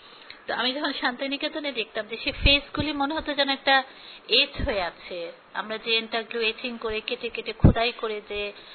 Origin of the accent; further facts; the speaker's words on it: Dhaka, Dhaka Division, Bangladesh; আমি একটা বড় আরবান শহরে, ঢাকা শহরে বড় হয়েছি, এখানে আমি স্কুল শেষ করেছি এবং আমার চারুকলার শিক্ষা আমি এখানে করেছি, ব্যাচেলার করেছি।